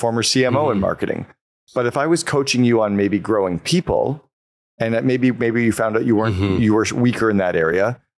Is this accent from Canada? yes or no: yes; Canada; I'm a Canadian kid trapped in an adult body.